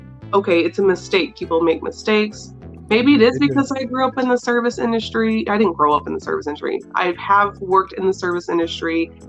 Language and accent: English; the South, United States; It's weird because I'm a Southerner, but I don't have Southern speech patterns.